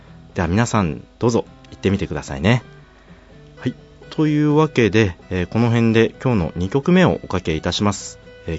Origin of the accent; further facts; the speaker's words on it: Hokkaido, Japan; 今住んでるところって割と萌岩山に近いところなんですが、まあ、生まれ育ったところっていうのは、まあ、もっと萌岩山に近いところでして、